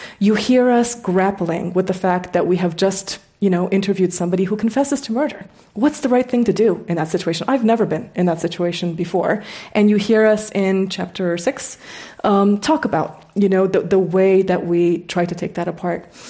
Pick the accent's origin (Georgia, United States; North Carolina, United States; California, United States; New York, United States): California, United States; Ojai; I actually grew up in California. I grew up in Ojai.